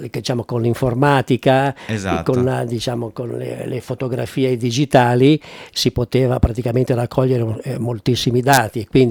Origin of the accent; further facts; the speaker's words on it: Milan, Lombardy, Italy; born there; No, io sono nato a Milano, sono nato a Milano.